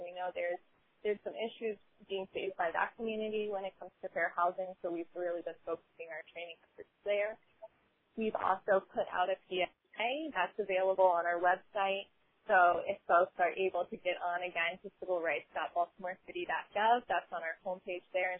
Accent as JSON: {"language": "English", "region": "Maryland", "country": "United States", "said": "I am from Calvert County, so from Maryland, but a bit south of here."}